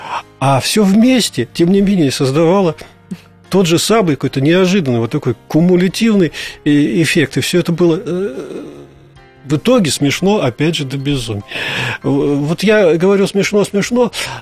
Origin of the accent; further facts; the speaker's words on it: Novosibirsk, Novosibirsk Oblast, Russia; Я коренной новосибирец